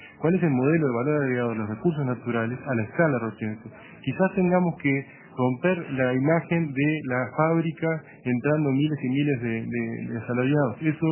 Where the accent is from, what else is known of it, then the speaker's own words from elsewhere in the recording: Paysandú, Uruguay; Yo vengo de Paysandú y el pobre Paysandú está mal porque cambió el modelo.